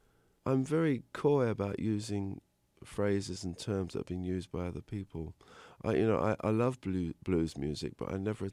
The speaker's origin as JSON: {"language": "English", "region": "London", "country": "United Kingdom", "tie": "born or raised there"}